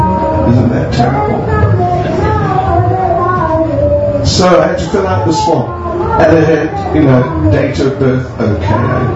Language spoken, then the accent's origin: English; Chatsworth, KwaZulu-Natal, South Africa; Like they say in Chatsworth, what they say? Gonna hit him on the head with a hoil. So, I'm from Unit 5, thanks. Central Chatsworth.